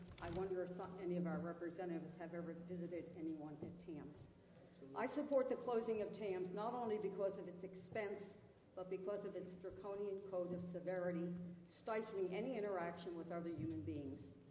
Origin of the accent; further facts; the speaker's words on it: Carbondale, Illinois, United States; I'm from Carbondale.